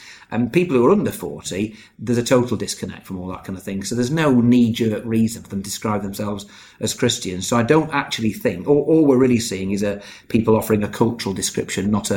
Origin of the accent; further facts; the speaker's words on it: United Kingdom; well, I'm British